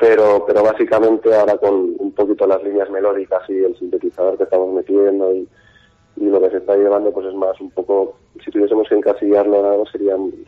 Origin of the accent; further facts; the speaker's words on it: Valencian Community, Spain; somos básicamente de Castellón y de Onda. De Onda hay un par y el resto somos de Castellón.